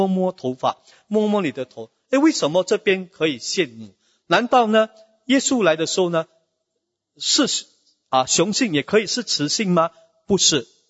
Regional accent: China; 那我们中国人常常很喜欢在介绍夫妻的时候

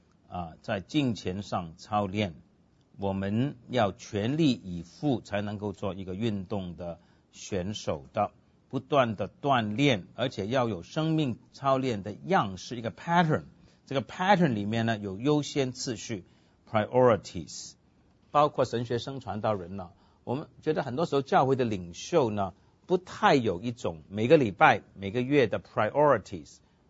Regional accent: Hong Kong; 我们广东人呢，我不是广东人，我是香港人。我们香港人呢，传统的

